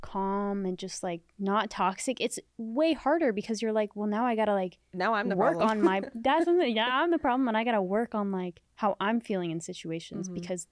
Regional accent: Canada; also born or lived in Middle East; First country I think I ever visited probably was Canada, because I wasn't born in Canada. I was born in the Middle East.

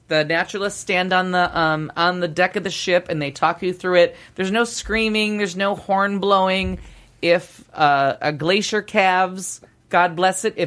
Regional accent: Niagara Falls, New York, United States; And growing up in Niagara Falls, which was, you know, Indian land, Native American culture, and we raped it.

